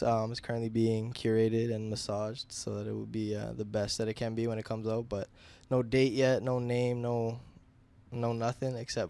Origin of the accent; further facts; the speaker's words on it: Timmins, Ontario, Canada; now in Toronto, Canada; But growing up in Timmins, there wasn't much of a music scene, and there's really no like venues that put on concerts or shows.